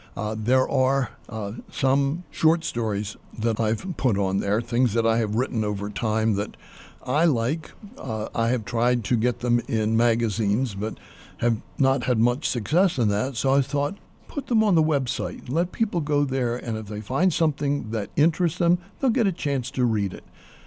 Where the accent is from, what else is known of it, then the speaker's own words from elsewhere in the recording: New Mexico, United States; well, I'm from New Mexico, we don't say the new clear enough for people to hear.